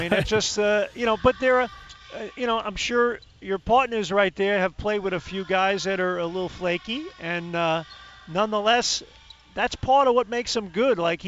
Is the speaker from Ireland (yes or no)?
yes; Ireland; You know, I'm an Irish guy